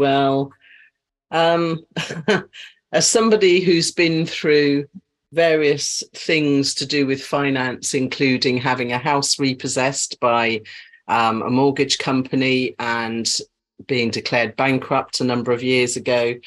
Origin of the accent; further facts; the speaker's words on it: Poole, South West England, United Kingdom; born there; now in Bournemouth, United Kingdom; Well, technically, I was born in Poole, if we want to get technical about this. So I was born in Dorset and then I went across to Hampshire because Bournemouth was in Hampshire at that time. And then it moved back to Dorset. So, yes. But that's where I live now.